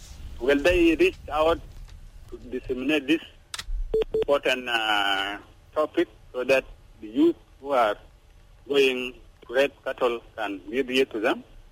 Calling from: Juba, Central Equatoria, South Sudan; from Juba.

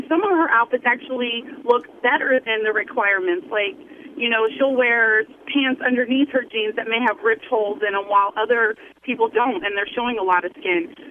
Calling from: Smyrna, Delaware, United States; Well, I live in Smyrna on my way to Dover.

